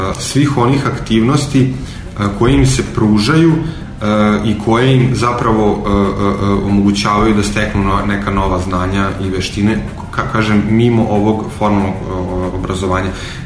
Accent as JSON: {"language": "Serbian", "country": "Serbia", "said": "Mladi kod nas u Srbiji, onako iskreno, posle više godina iskustva imam utisak"}